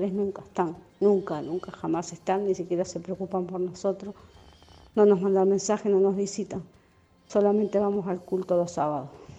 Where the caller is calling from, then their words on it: Montevideo, Uruguay; de Montevideo, Uruguay.